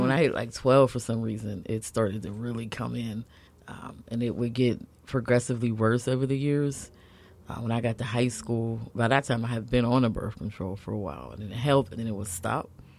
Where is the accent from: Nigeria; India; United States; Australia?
United States; McKeesport, Pennsylvania; And I am from McKeesport. I always say that because I'm very proud to be from McKeesport.